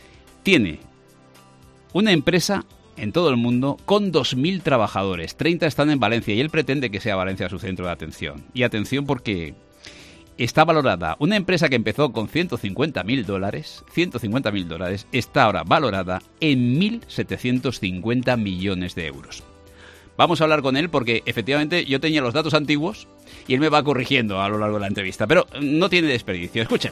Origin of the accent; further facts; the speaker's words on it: Brazil; En mi país, en Brasil.